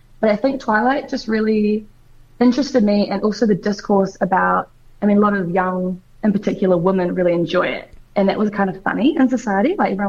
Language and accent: English; Invercargill, Southland, New Zealand; now in Wellington, New Zealand; And although I'm Wellington-based, I grew up in Invercargill.